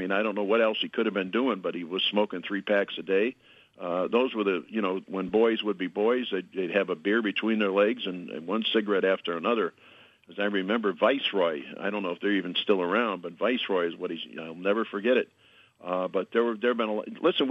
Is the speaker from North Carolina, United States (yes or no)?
no; Chicago, Illinois, United States; I was born and raised in Chicago.